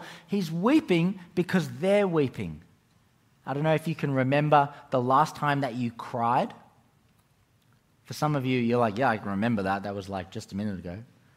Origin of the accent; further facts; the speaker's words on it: Australia; The key bit of that word is splag, and we can all say that because we're Australian, splag.